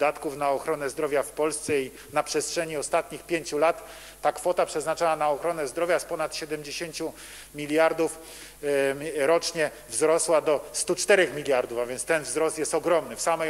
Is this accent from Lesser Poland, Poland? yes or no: yes; Kraków, Lesser Poland, Poland; born there; sam urodziłem się w jednym z największych polskich miast, w Krakowie